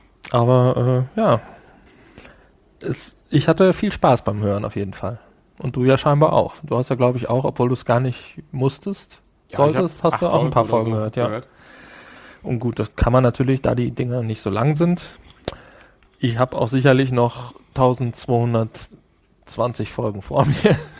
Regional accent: Essen, North Rhine-Westphalia, Germany; Ich bin ja auch aus dem Ruhrgebiet. Du erinnerst dich vielleicht. Ich bin ja in Essen geboren.

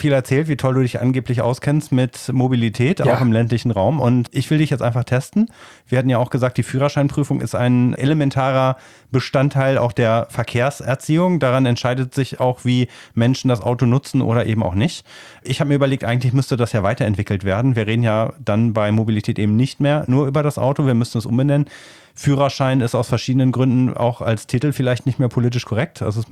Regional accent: Solingen, North Rhine-Westphalia, Germany; in meinem Heimatort Solingen wurden alte Bahnstrecken dann umgebaut zu einer Radtrasse.

